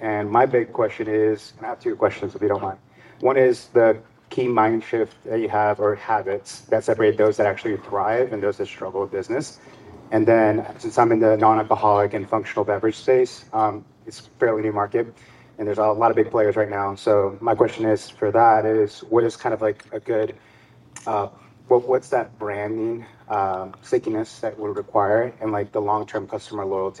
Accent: Charlotte, North Carolina, United States; I'm from Charlotte.

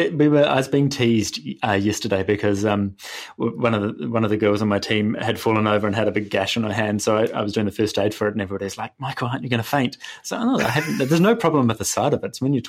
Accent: South Island, New Zealand; No, actually, I grew up in the South Island on a farm.

